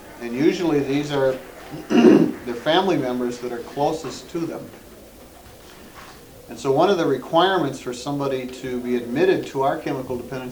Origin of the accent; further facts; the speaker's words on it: Minnesota, United States; I'm from Minnesota.